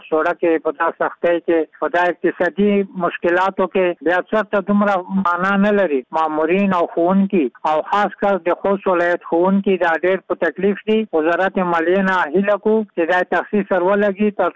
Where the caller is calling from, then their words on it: Khost, Afghanistan; زه د خوست نه یو ښوونکی